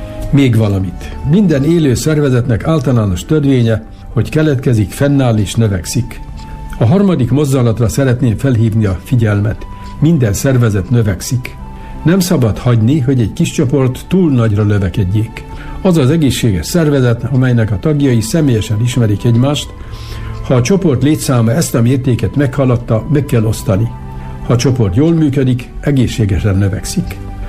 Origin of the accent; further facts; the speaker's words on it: Jász-Nagykun-Szolnok, Hungary; Én falun nőttem fel, Szolnoktól nem messzire, de ez egy egészen különleges adottságú falu volt.